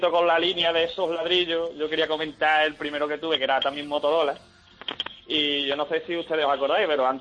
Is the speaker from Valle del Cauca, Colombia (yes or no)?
yes; Cali, Valle del Cauca, Colombia; moved away; yo soy de Cali, pero vamos, estoy viviendo ya de aquí hace muchísimos años